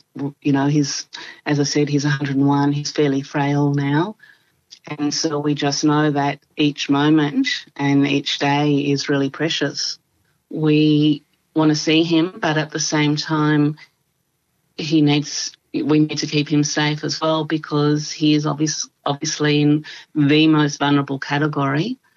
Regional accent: Canberra, Australian Capital Territory, Australia; I'm from Canberra.

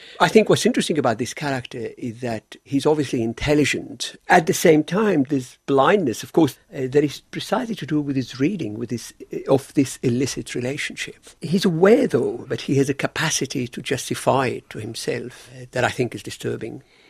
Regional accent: Lebanon; now in Australia; growing up in Lebanon and experiencing violence, you know, growing up in war

